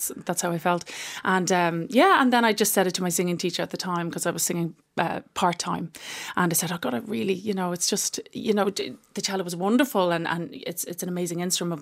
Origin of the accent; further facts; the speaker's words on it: Dublin, Leinster, Ireland; Well, I'm from Dublin and I suppose I always did, acting and music.